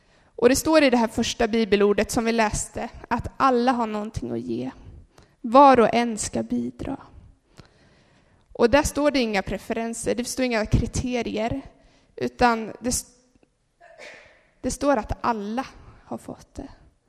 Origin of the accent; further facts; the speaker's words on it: Åtvidaberg, Östergötland, Sweden; När jag växte upp så växte jag upp i en församling i Åtvidaberg